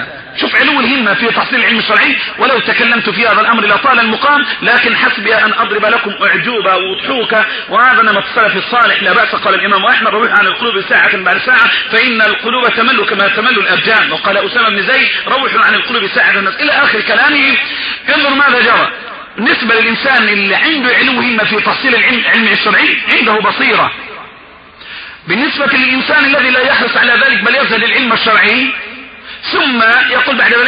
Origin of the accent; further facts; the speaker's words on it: Egypt; عندنا في مصر